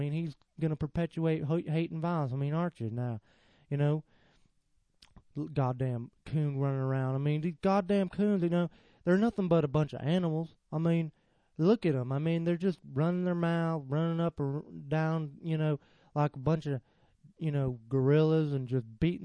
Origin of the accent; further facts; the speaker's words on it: United States; because I'm an American, I'm a white American